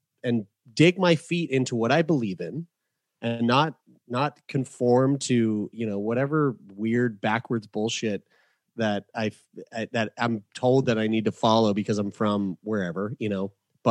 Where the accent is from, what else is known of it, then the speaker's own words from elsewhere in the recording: St. John's, Newfoundland and Labrador, Canada; born there; I was born in St. John's, Newfoundland, and I love St. John's.